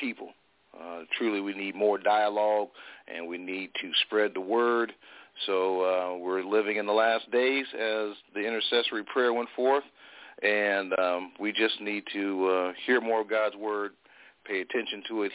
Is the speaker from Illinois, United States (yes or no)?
yes; Champaign, Illinois, United States; I'm also from Champaign, a guest of Pastor Chris